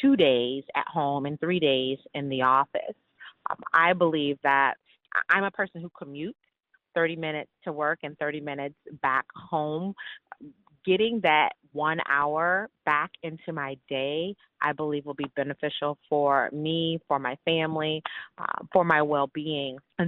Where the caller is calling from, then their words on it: Champaign, Illinois, United States; I'm calling from Champaign.